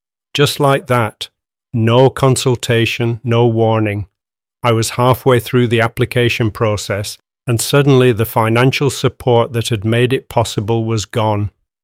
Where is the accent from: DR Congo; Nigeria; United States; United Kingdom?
United Kingdom; Middleton, North West England; I'm 28. I grew up in Middleton, been living in the same terraced house since I was 12 when my nan took me in after my parents split.